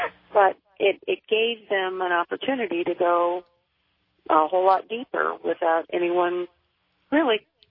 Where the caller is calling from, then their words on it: Denver, Colorado, United States; I'm calling from Denver.